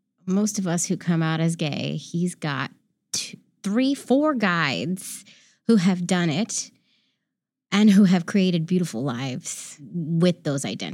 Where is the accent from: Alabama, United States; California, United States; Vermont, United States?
California, United States; San Francisco; I grew up in San Francisco